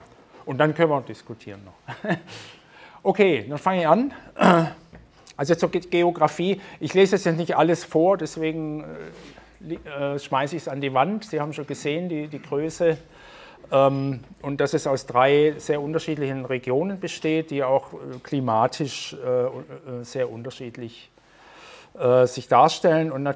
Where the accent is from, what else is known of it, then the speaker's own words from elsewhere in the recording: Esslingen, Baden-Württemberg, Germany; Ich bin aus Esslingen, das ist bei Stuttgart.